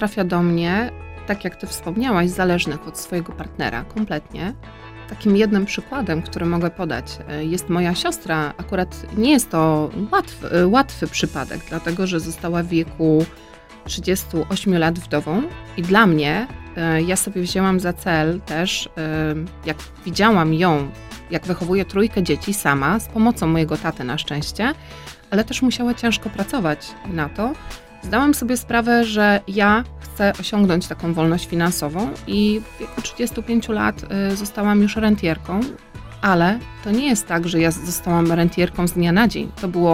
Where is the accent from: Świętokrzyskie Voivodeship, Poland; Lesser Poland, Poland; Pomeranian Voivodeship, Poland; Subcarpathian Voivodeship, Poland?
Świętokrzyskie Voivodeship, Poland; przede wszystkim jestem dziewczyną z Gór Świętokrzyskich. Ja zawsze o tym mówię, ze wsi, z Gór Świętokrzyskich, i ja się tego nie wstydzę, wręcz tym się chwalę.